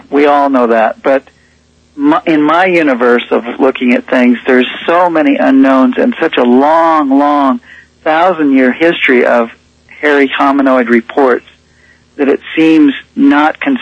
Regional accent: Decatur, Illinois, United States; I grew up in Decatur, Illinois

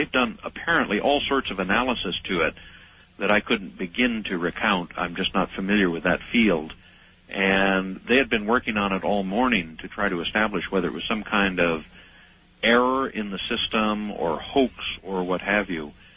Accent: Missouri, United States; born there; and I was born in Missouri, by the way.

